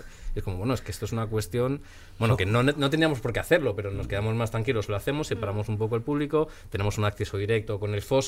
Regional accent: Madrid, Community of Madrid, Spain; Yo soy de Madrid.

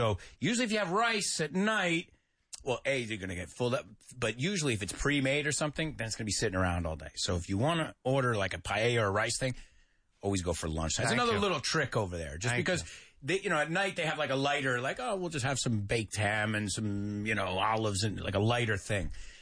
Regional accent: New York, United States; And being a New Yorker, it was tough for me to live out.

